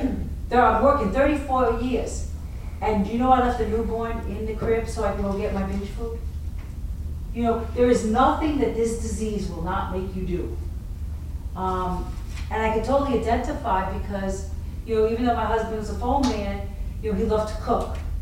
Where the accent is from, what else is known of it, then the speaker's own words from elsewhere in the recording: Bronx, New York, United States; from the Bronx.